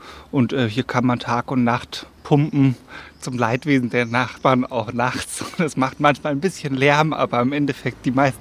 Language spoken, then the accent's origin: German; Nuremberg, Bavaria, Germany; born there; Nö, ich bin wirklich in Nürnberg geboren. Gar nicht weit von hier.